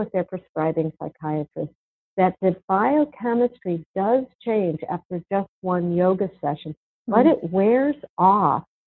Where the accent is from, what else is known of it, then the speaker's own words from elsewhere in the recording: Rhode Island, United States; because there were no yoga teachers in my hometown in Rhode Island.